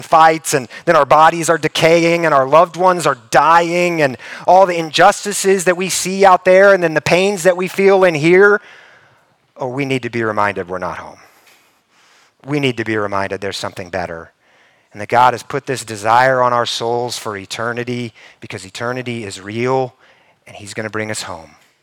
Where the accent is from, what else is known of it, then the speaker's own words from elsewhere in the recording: Kansas, United States; now in Central Texas, United States; For me, Central Texas isn't my deepest sense of home. I'm from Kansas. And so go up I-35 about 8 hours and I feel like I'm at home.